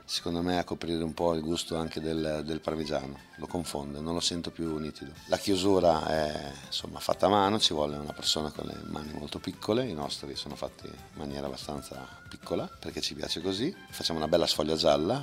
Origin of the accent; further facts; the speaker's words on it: Bologna, Emilia-Romagna, Italy; perché siamo di Bologna, siamo a Bologna e ogni famiglia ha la sua ricetta